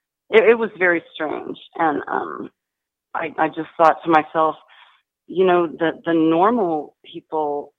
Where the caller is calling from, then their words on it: Austin, Texas, United States; I'm calling from Austin, Texas.